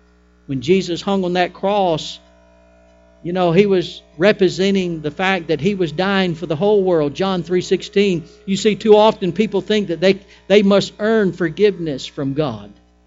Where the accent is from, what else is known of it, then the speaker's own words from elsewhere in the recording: the South, United States; He's from the South. I'm from the South.